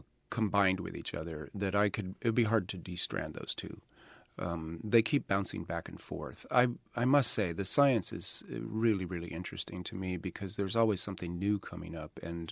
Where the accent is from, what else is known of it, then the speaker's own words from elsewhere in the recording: United States; I mean, I'm an American leftist.